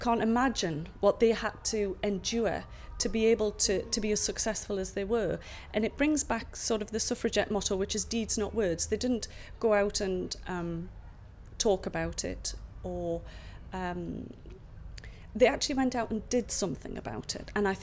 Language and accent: English; Morpeth, North East England, United Kingdom; I'm 48 and I'm from Morpeth in Northumberland.